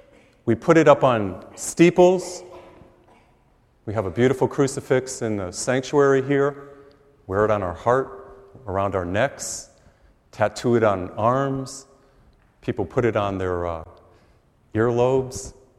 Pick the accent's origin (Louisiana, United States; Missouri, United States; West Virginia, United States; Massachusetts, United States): Massachusetts, United States; I grew up in Massachusetts, I think you know.